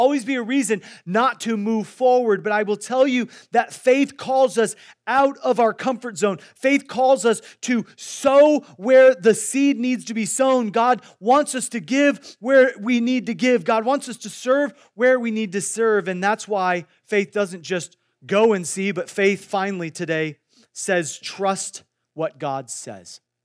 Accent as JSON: {"language": "English", "region": "Iowa", "country": "United States", "tie": "born or raised there", "said": "Well, I grew up in Iowa, and all around where I grew up were corn farms."}